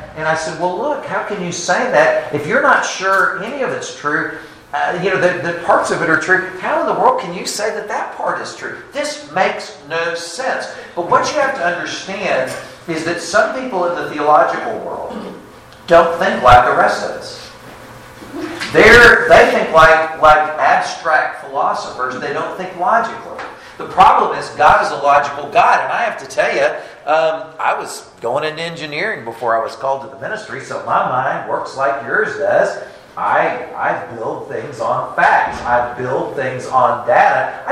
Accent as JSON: {"language": "English", "region": "Alabama", "country": "United States", "tie": "born or raised there", "said": "I love the South. I grew up in the South. But I will tell you that because my parents were from Boston and Springfield, Massachusetts, I got beat up the first 10 years that I lived in Alabama."}